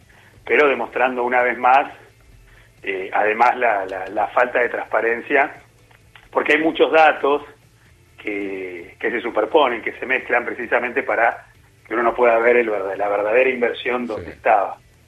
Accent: La Plata, Buenos Aires Province, Argentina; un mensaje sobre todo para quienes somos de La Plata

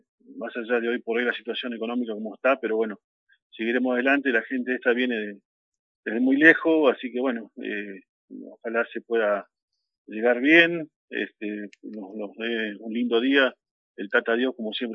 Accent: Clemente Onelli, Río Negro, Argentina; La verdad, yo soy nativo de Clemente Onelli. Siempre fue mi idea de ayudar a mi gente de ahí, de mi pueblo, de mi paraje.

